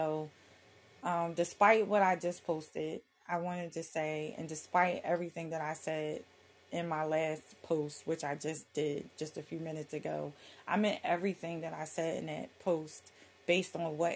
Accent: Philadelphia, Pennsylvania, United States; I'm from Philly. And my whole life, like I'm 46, so my whole life growing up in Philly, there was a Baptist church, a Catholic church, and a mosque on every corner

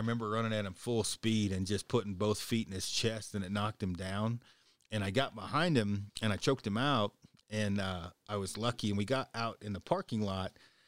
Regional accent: Detroit Lake, Oregon, United States; And my hometown was only a couple hundred people. And so. And where is that? In Detroit Lake, Oregon.

